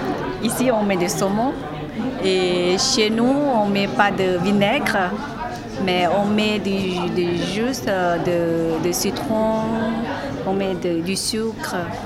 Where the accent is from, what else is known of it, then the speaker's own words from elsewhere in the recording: Laos; French is a second language; Bonjour, je viens du Laos.